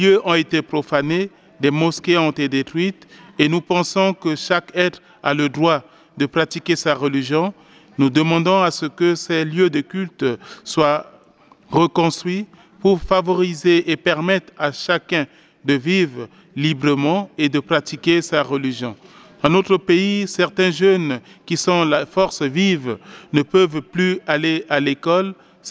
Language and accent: French; Central African Republic; les questions qui prévaut encore chez nous en République centrafricaine.